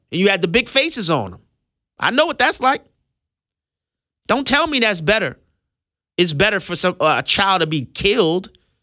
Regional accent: New Orleans, Louisiana, United States; I'm on a board for a youth organization in my hometown in the greater New Orleans area.

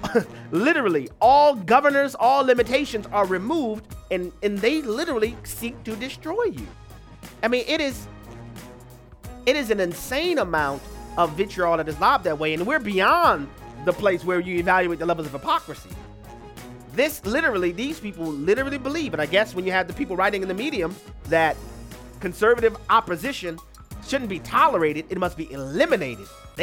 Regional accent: Louisiana, United States; We'll go back to my home state of Louisiana, where we have David on the line.

